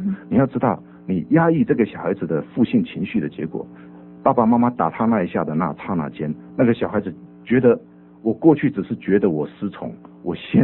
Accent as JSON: {"language": "Chinese", "country": "China", "said": "也就是你可以看到我们中国人，我们都喜欢用高压的方式"}